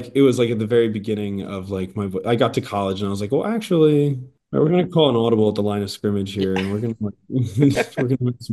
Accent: Frederick, Maryland, United States; I'm from Frederick. It's like an hour outside Baltimore.

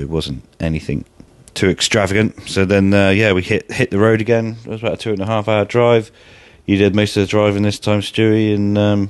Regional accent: England, United Kingdom; old folks asking, you know, clearly see that we're English, and "Oh, what are you doing here? Where are you going?"

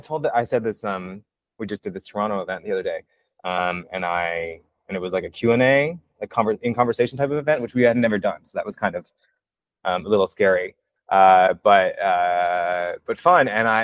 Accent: Paris, Île-de-France, France; No, I grew up in the 17th.

